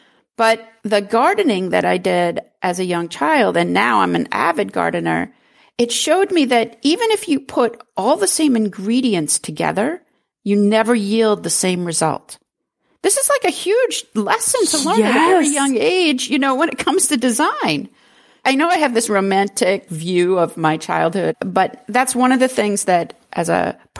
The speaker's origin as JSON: {"language": "English", "region": "New Hampshire", "country": "United States", "tie": "born or raised there", "said": "I grew up in New Hampshire, very rural New Hampshire."}